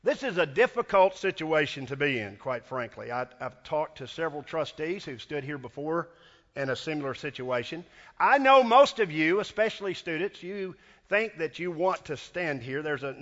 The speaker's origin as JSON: {"language": "English", "region": "Arkansas", "country": "United States", "said": "Well, you know, I'm from Arkansas, and we've had kind of a bad time lately with Alabama and some of these folks."}